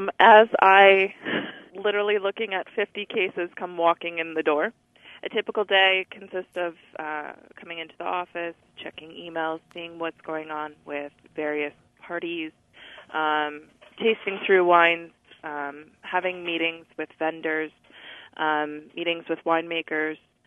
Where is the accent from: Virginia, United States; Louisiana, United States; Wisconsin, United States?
Wisconsin, United States; And growing up in Wisconsin, I never knew that I could do this for a living.